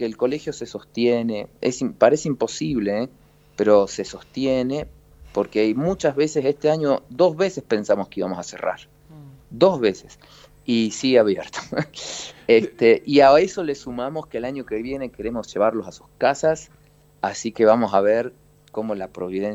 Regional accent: Caballito, Buenos Aires, Argentina; born there; Ah, yo nací en Caballito.

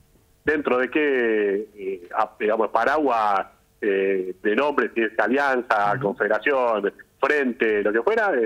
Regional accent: Lanús, Buenos Aires Province, Argentina; en la sección donde yo, digamos, vivo, que soy de Lanús

